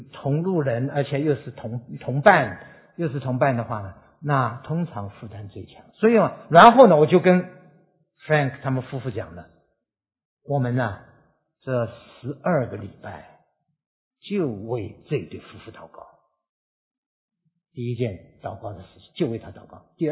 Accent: Shanghai, China; born there; accent: Jiangzhe; 我的国语不太好啊，因为我生在上海，所以我的国语啊，江浙口音很重。

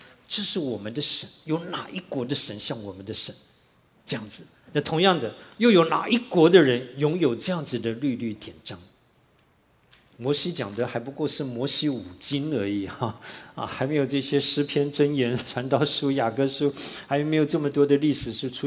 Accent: Taiwan; 我在台湾长大从来没碰过这种温度

